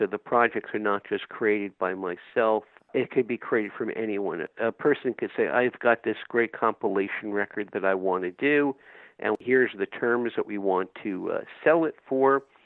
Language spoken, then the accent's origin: English; New York, United States; But being I'm a New Yorker, I'm used to something at a higher vibe than what I see here.